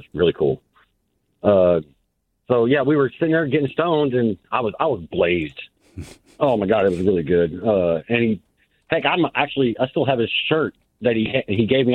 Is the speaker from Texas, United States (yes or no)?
yes; Fort Worth, Texas, United States; I'm born and raised in Fort Worth, 1980.